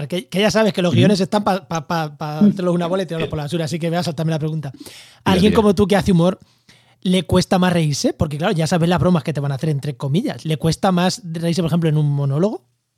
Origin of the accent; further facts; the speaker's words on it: Albacete, Castilla-La Mancha, Spain; Yo soy de Albacete y vivo en Andalucía.